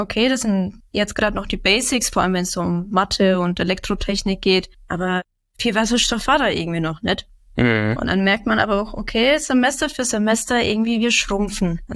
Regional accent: Schweinfurt, Bavaria, Germany; Und ich komme auch aus Schweinfurt und deswegen bin ich auch hier geblieben

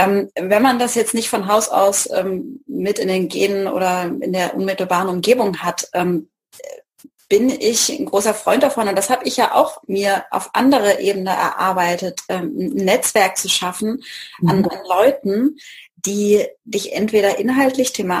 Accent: Baden-Württemberg, Germany; Hier in der Gegend von Mannheim.

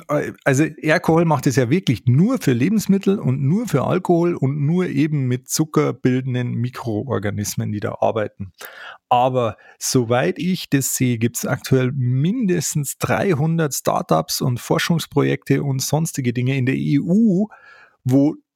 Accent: Bavaria, Germany; Das gibt's bei uns im Bayerischen Wald nicht.

